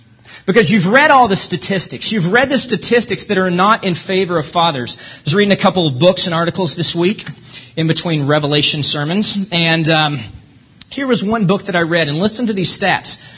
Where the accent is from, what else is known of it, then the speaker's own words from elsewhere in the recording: Fort Worth, Texas, United States; I grew up in Fort Worth, Texas, and so that was in the days when the Dallas Cowboys really were America's team